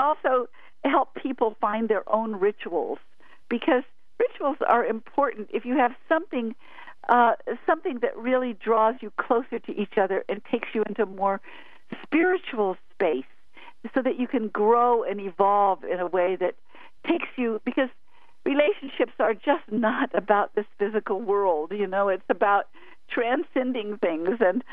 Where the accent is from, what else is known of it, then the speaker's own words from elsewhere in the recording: Ashland, Oregon, United States; we're from Ashland, Oregon